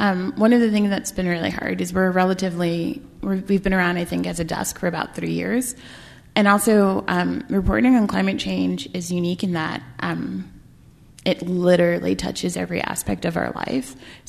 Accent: New York, United States; I grew up in New York, and I live there now

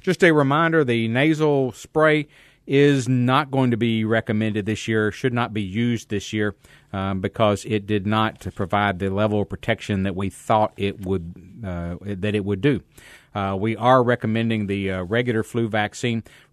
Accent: Kentucky, United States; I'm from Kentucky, please forgive me.

